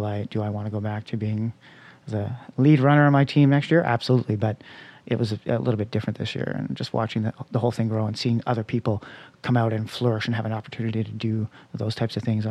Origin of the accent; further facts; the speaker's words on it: Montreal, Quebec, Canada; I grew up in Montreal, and I spent a lot of time here.